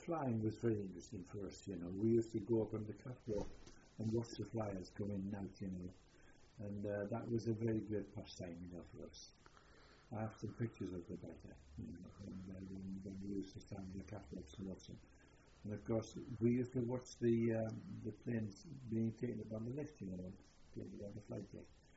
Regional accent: Durham, North East England, United Kingdom; I'm not a Geordie, of course, I'm from Durham.

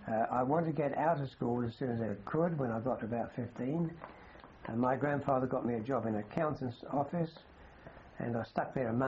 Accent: London, United Kingdom; accent: Cockney; I was born in the City of London, St John Street, over an undertaker's shop, 13th of April 1916.

